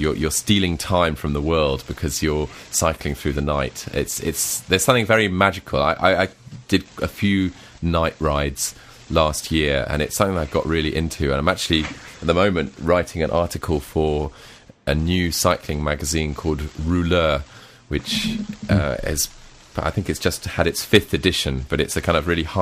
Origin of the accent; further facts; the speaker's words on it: England, United Kingdom; Whereas in London, we're a little bit more, you know, body conscious, and the nudity is like, we're terribly English.